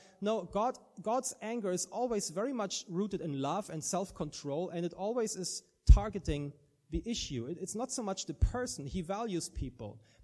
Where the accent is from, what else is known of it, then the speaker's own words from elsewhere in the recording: Germany; accent: German-English; English is a second language; I'm from Germany originally, and I always say that because that's why my accent is neither Irish nor South African, like almost everybody in this church, except for a few Americans, maybe. I have a German-English accent.